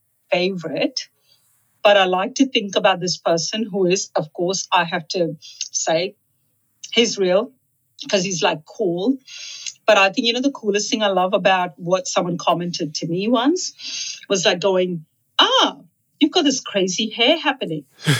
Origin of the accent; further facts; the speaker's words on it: Mumbai, Maharashtra, India; I just remember as a kid growing up in Mumbai